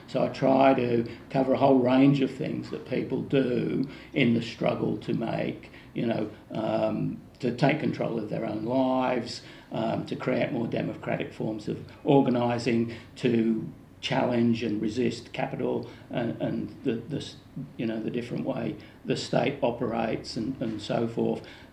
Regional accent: Wollongong, New South Wales, Australia; and I'm from Wollongong

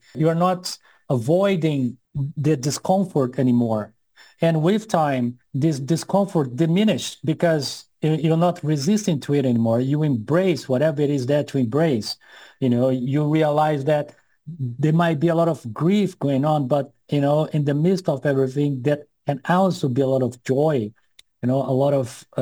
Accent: Brazil; now in Sweden; I go with the pronouns he and him. I was born and raised in Brazil. And today I split my time between Sweden and Brazil. I live 7 months in Sweden. When the winter comes, I come and live in Brazil.

